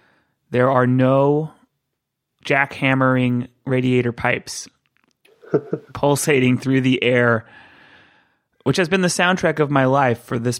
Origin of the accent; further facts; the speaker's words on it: California, United States; I'm like, I grew up in California, in an area of California where there are practically no seasons.